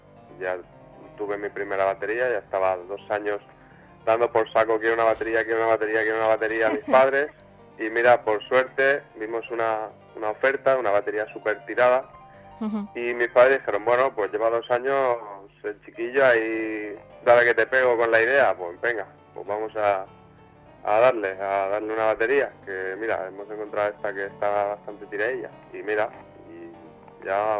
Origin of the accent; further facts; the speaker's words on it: Alicante, Valencian Community, Spain; pues todas las orquestas de mi barrio, de ahí de Alicante, yo soy alicantino.